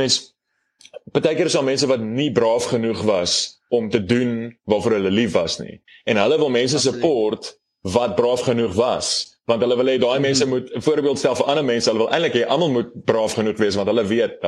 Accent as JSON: {"language": "Afrikaans", "town": "Bronkhorstspruit", "region": "Gauteng", "country": "South Africa", "said": "ek is definitief bietjie common, ek kom van Bronkhorstspruit af"}